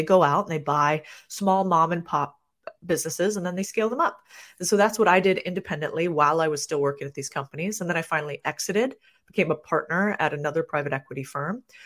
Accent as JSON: {"language": "English", "town": "Phoenix", "region": "Arizona", "country": "United States", "tie": "born or raised there", "said": "I grew up in Phoenix, Arizona."}